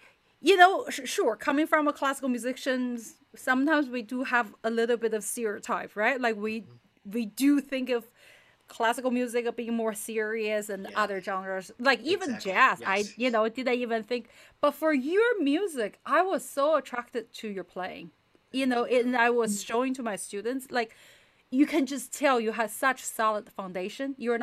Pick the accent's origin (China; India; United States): China; English is a second language; so for me, you know, I grew up in China, so originally